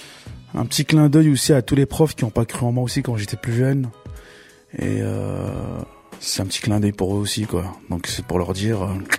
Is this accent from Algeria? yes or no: yes; Algeria; now in France; quand j'étais jeune, quand t'es en Algérie, tu vois à la télévision la France de … de Coluche, quoi, tu vois. Et quand t'arrives en France, t'arrives à la France de Le Pen et Maigret à l'époque.